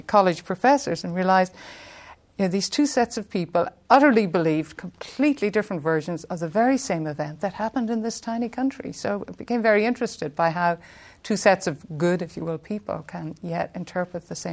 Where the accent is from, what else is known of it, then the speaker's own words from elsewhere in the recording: Ireland; I was very, very keenly affected by events. Well, we grew up in a world where Britain was the enemy.